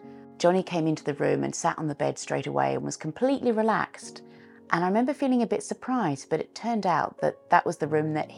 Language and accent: English; Australia; being very Australian, I was very, very chatty and I use my arms a lot when I speak.